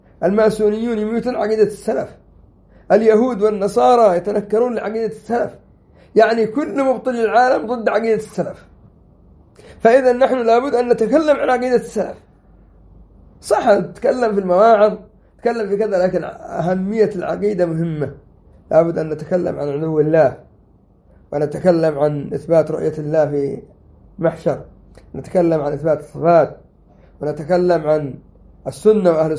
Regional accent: Yemen; أما عندنا في اليمن تأتي ربع درس وينفصل

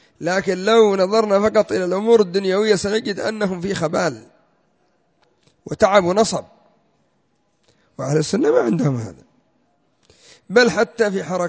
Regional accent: Yemen; كما يقول العامة عندنا في اليمن هم في الجيب

